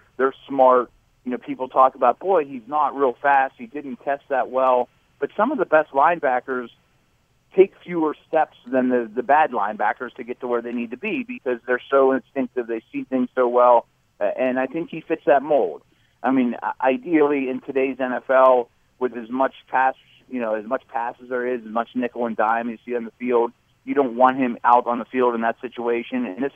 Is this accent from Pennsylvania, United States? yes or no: yes; Pittsburgh, Pennsylvania, United States; I'm from Pittsburgh and know the area, you know, this country well.